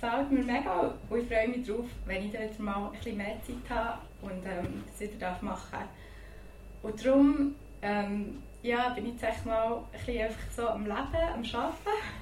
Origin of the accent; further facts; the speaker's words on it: Fribourg, Switzerland; Ich bin im Freiburger Land aufgewachsen, in so einem herzigen Dörfchen in der Nähe von Muttersee.